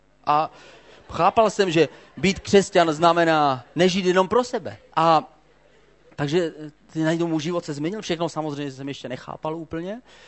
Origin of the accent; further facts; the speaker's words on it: Olomouc Region, Czechia; protože já jsem z Hané, že?